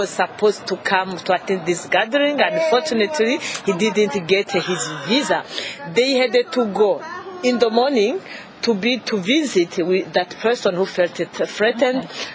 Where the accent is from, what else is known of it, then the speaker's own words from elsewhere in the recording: Burundi; I'm from Burundi, the National Coordinator of Quaker Peace Network Burundi.